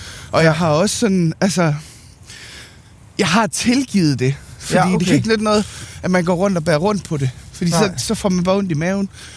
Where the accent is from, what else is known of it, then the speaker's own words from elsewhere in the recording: Copenhagen, Capital Region, Denmark; Jamen, jeg er vokset op i Østerbro.